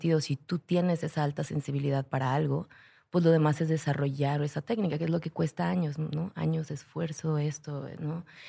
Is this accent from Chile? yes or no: no; Mexico; Yo sí creo que es algo de ser mexicano.